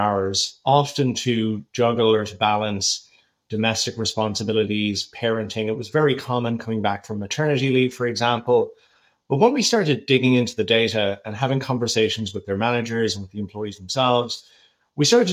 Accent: Ireland; as hopefully you'll be able to still tell from my accent, I'm originally from Ireland

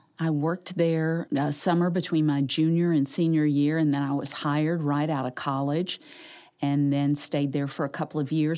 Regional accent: Princeton, Kentucky, United States; accent: Kentucky; I grew up in Princeton, small town, and I started working at a little radio station there.

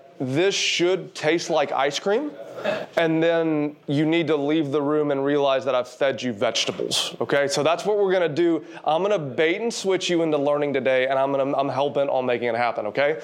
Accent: Alabama, United States; I know I'm a redneck from Alabama

